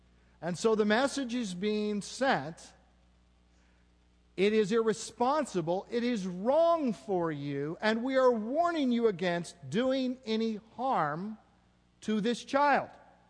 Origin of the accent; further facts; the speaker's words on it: Oregon, United States; not only in my home state of Oregon, but in Minnesota and all over the place.